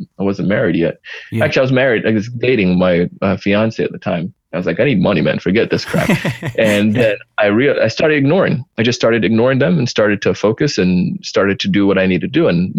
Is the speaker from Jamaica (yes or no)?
yes; Jamaica; when you run track, as you know, I did track being Jamaican